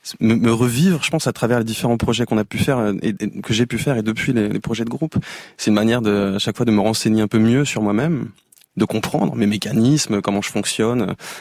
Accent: Cergy, Île-de-France, France; also born or lived in Saintonge; en arrivant à Cergy, j'ai grandi en Saint-Onge jusqu'à mes 7-8 ans, et en arrivant à Cergy

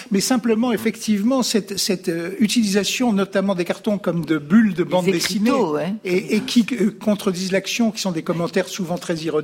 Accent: Lyon, Auvergne-Rhône-Alpes, France; Je suis lyonnais

